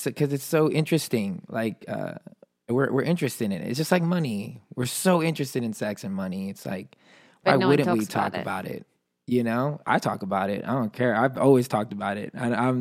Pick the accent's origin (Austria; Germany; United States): Germany; I was born and raised in Germany